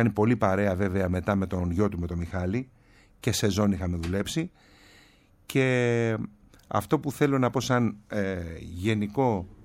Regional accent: Chios, North Aegean, Greece; γιατί είμαι χιώτης. Ξέρουμε τι έγινε στη Χίο πριν από λίγες μέρες.

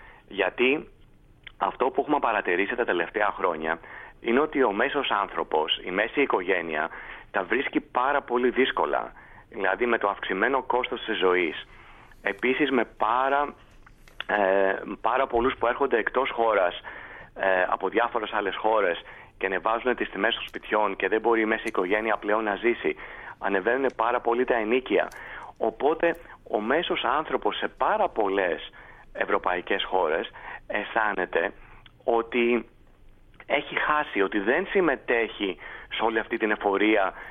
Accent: Greece; σαν Έλληνας που ζούσα στο εξωτερικό έπρεπε να υπερασπίσω τη χώρα μου πριν από 10-15 χρόνια

